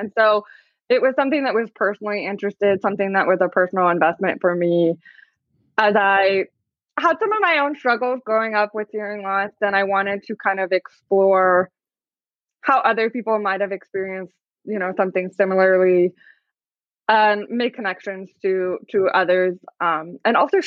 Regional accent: Ohio, United States; And so I am from Ohio originally.

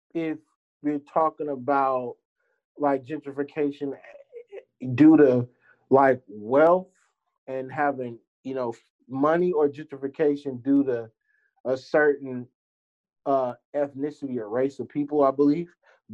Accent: Berkeley, California, United States; I mean, I grew up in Berkeley, low income housing.

